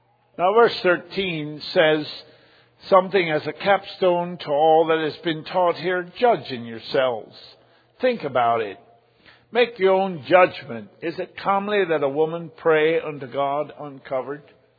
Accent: Russia; English is a second language; having been born and raised in Russia

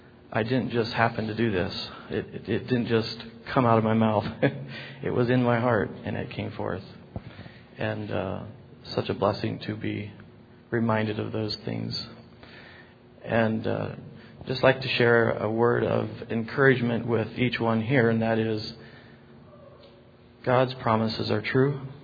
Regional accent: Ohio, United States; We're from Ohio, and just a blessing to be here

